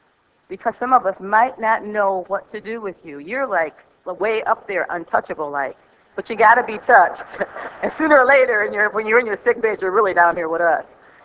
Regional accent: Michigan, United States; I'm from Michigan.

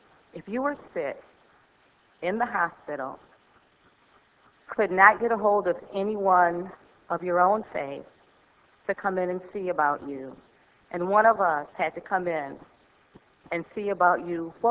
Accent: Michigan, United States; I'm from Michigan.

